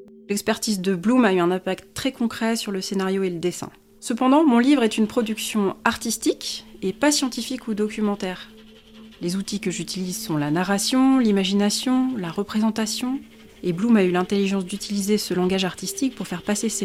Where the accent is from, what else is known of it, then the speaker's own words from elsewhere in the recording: Paris, Île-de-France, France; born there; Je suis née à Paris, de père russe ukrainien et de mère française.